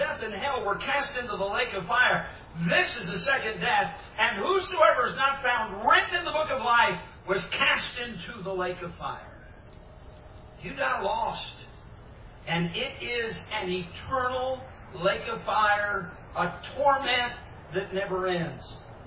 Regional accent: Sturgis, Michigan, United States; I was brought up in Sturgis, Michigan. That's only about, 90 miles from here, maybe even a little bit closer than that.

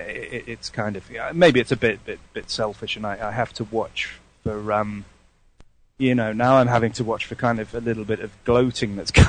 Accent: United Kingdom; now in Estonia; I'm a Brit living here basically.

